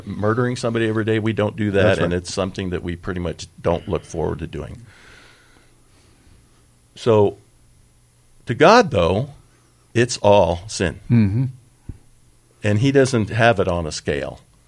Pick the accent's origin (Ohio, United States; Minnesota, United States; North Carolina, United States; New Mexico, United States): New Mexico, United States; Albuquerque; I grew up in Albuquerque in a white, black, and Hispanic neighborhood.